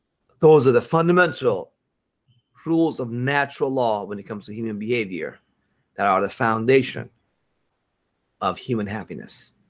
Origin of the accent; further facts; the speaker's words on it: Iran; now in United States; You see, folks, I came from Iran, where we had no freedoms, no rights.